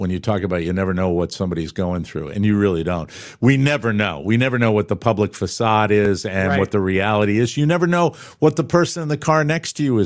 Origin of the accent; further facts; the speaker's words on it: United States; because I'm an American and I'm curious